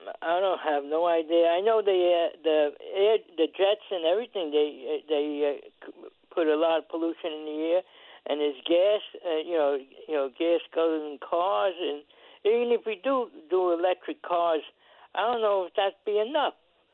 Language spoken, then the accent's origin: English; New York, United States; I'm from New York originally, and I never heard it went over 100.